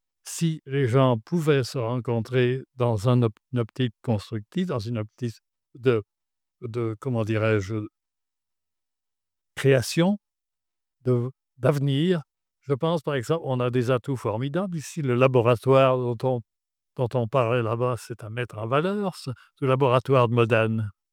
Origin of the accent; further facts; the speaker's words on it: Auvergne-Rhône-Alpes, France; Non, je suis un Savoyard du bas.